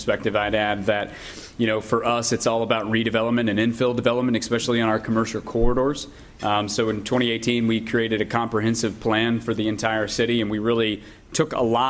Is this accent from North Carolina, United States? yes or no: no; Grove City, Ohio, United States; I grew up in Grove City, so I'm a Buckeye through and through, and went to Ohio State and have traveled around.